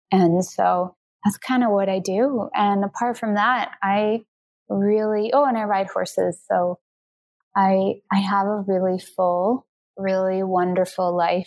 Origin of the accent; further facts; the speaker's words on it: Canada; Well, I'm Canadian. I live in Toronto. I've been here for about 20 years.